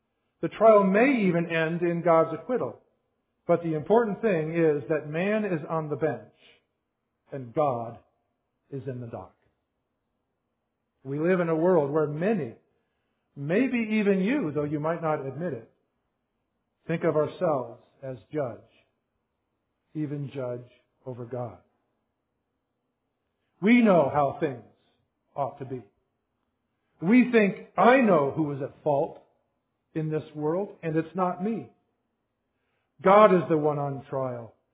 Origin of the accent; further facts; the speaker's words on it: South Dakota, United States; I said, "I'm from South Dakota."